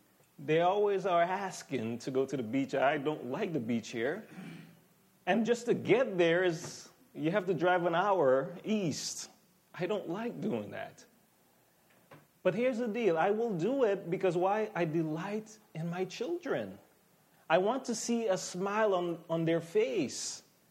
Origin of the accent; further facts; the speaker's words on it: U.S. Virgin Islands; You know, I'm from the Virgin Islands, and we have virgin waters there.